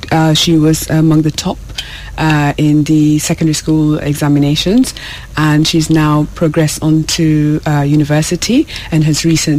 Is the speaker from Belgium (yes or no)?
no; South Sudan; despite perhaps my accent sounds as if I'm not South Sudanese, I'm South Sudanese, and I'm one of those girls.